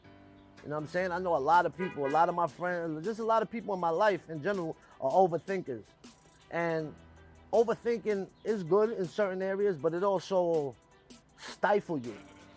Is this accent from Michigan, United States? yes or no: no; New York, United States; Well, growing up in New York as a Puerto Rican in the late 90s, mm-hmm.